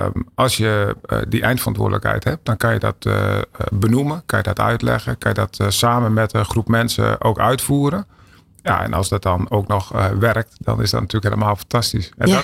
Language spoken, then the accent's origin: Dutch; Netherlands; De directheid die wij hebben als Nederlanders kan soms heel goed werken. Kan soms heel erg tot openheid brengen van andere mensen.